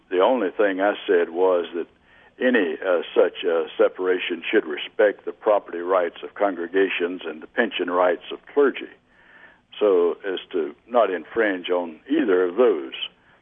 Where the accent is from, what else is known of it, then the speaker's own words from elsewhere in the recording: Georgia, United States; it's kind of reminiscent of growing up in South Georgia.